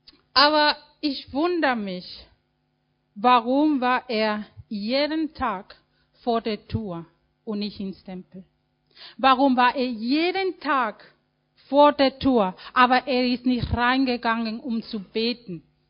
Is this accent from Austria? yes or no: no; Mexico; German is a second language; Weil ich komme aus Mexiko und in Mexiko solche Programme gibt es nicht.